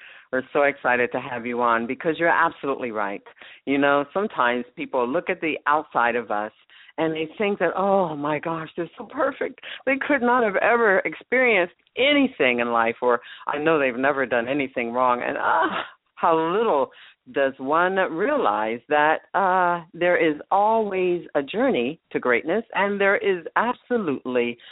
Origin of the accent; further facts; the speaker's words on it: New Jersey, United States; Bear with me. I'm from New Jersey.